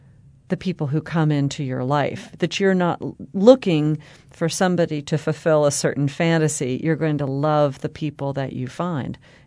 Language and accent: English; Nashville, Tennessee, United States; But you know, I'm from Nashville, Tennessee.